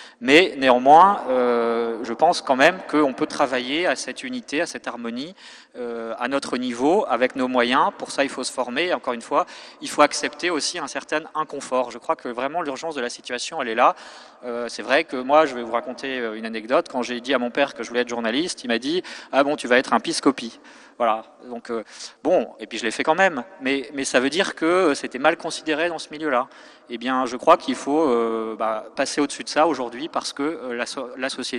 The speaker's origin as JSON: {"language": "French", "country": "France", "said": "on est français, qu'on le veuille ou non. Et donc moi j'aime mon pays."}